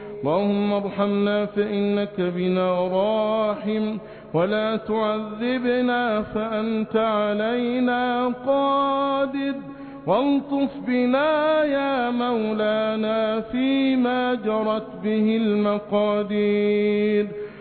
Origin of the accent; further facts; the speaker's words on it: Egypt; اللهم احفظ بلادنا مصر بحفظك